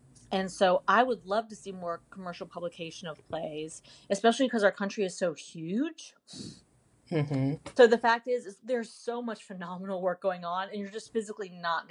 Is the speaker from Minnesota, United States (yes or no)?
no; Tallahassee, Florida, United States; look, I grew up in Tallahassee, Florida.